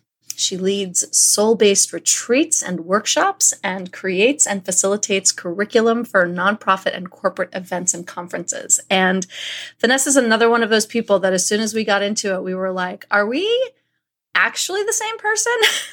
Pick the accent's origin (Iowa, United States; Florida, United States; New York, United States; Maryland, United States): New York, United States; I am a New Yorker.